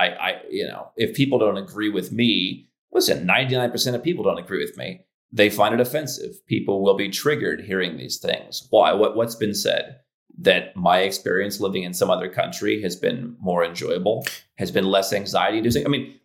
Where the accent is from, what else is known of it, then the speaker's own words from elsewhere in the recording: Cleveland, Ohio, United States; I grew up in Cleveland. The sports teams are terrible.